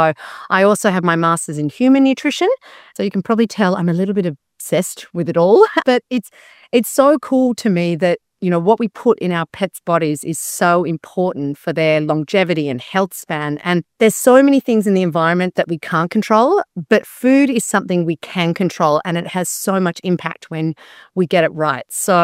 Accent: Sydney, New South Wales, Australia; and I'm from Sydney, Australia, and that's where I'm working at the moment.

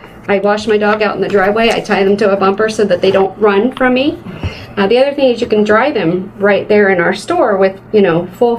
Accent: Las Vegas, Nevada, United States; And then because I'm from Las Vegas, out there, born and raised, I knew about this.

